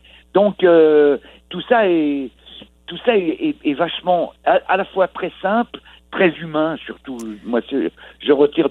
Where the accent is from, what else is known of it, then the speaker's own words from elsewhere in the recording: France; Mais je défends que je suis un Français